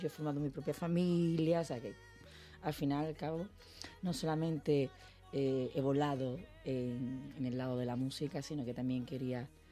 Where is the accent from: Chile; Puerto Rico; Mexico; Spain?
Spain; en España tengo que pasarlo porque es mi tierra, están acá mis hijos